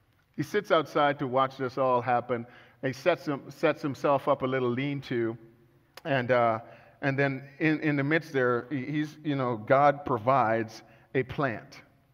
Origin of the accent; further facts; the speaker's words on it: Calgary, Alberta, Canada; also born or lived in British Columbia; And I'm from Calgary, Alberta. That's where I grew up.